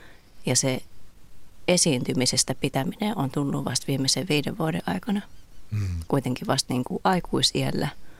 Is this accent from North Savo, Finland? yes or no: yes; Kuopio, North Savo, Finland; Mä oon Kuopiosta kotoisin